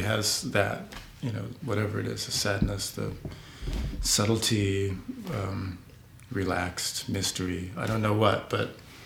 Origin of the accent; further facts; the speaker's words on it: West Coast, United States; For those of you that don't know, I'm from the West Coast.